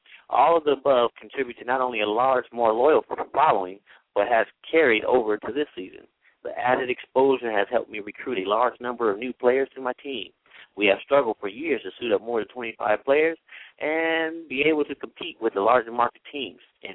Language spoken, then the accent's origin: English; West Coast, United States; I definitely don't want to play at nighttime because I'm from the West Coast, because it's going to be even colder.